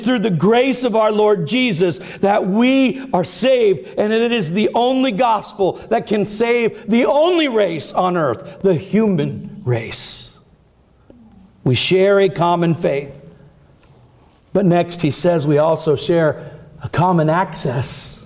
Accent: United States; I am proud of my citizenship as an American.

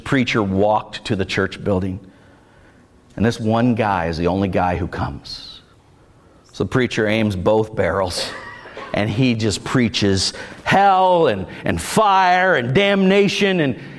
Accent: Florida, United States; I grew up in Florida. I spent my share of time on the beach and in the water.

